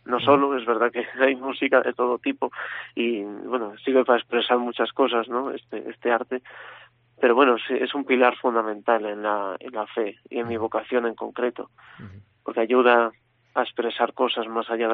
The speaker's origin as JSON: {"language": "Spanish", "town": "Valladolid", "region": "Castile and León", "country": "Spain", "tie": "born or raised there", "said": "Pues yo soy de Valladolid, natural de allí"}